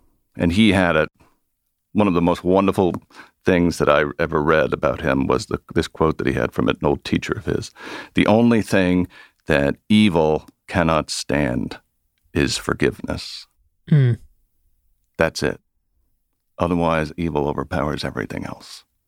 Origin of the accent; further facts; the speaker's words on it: Cape Cod, Massachusetts, United States; Yeah, because I'm from Cape Cod.